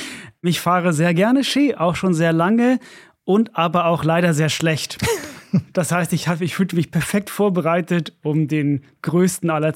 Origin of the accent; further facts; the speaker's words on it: Finland; aber als Finne war das natürlich so, man durfte einmal pro Jahr in die Alpen eine Woche